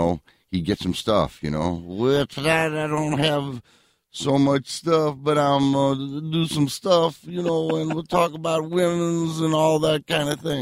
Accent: Syracuse, New York, United States; I grew up in Syracuse, New York.

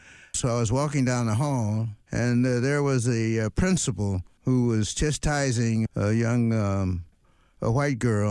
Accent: Los Angeles, California, United States; I was born in Los Angeles on 52nd Street, 52nd and Long Beach Avenue. At the time that I came along, 52nd Street was nearly all white. My father and mother moved there.

